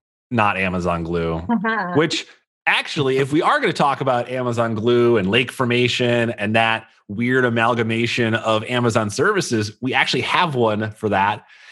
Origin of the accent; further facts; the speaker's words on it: Michigan, United States; All right, so I've got a good one because I am from the Midwest. I'm from Michigan, and I feel like Midwest folks take and create some pretty horrific Thanksgiving sides.